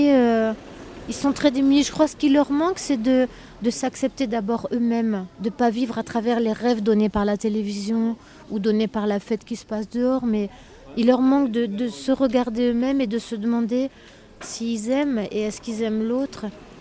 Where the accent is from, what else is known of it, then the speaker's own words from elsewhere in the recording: Hauts-de-France, France; Et aussi parce qu'il s'agit de gens du Nord et que moi, je suis du Nord